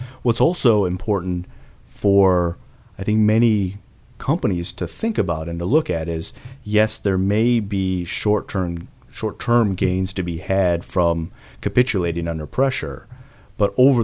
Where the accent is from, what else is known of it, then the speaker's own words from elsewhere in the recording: United States; it's okay to act in your own interest as an American.